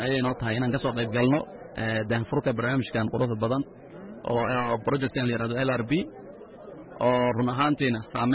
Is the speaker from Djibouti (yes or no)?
no; Garissa, Garissa County, Kenya; anagana reer Garissa baan nahay